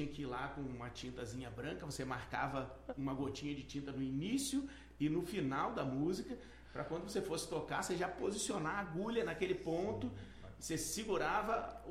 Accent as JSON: {"language": "Portuguese", "town": "Nova Friburgo", "region": "Rio de Janeiro", "country": "Brazil", "moved": "yes", "lives_now": "Vitória da Conquista, Brazil"}